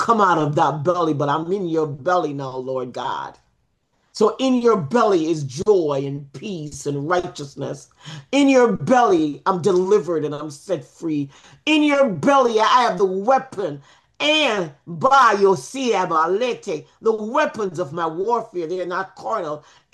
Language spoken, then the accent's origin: English; Jamaica; I'll say Jamaica because I'm from Jamaica, so.